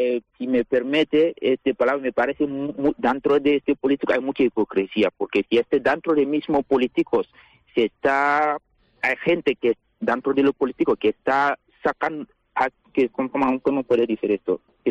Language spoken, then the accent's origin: Spanish; Guinea; now in Ciudad Real, Spain; Yo soy de Guinea.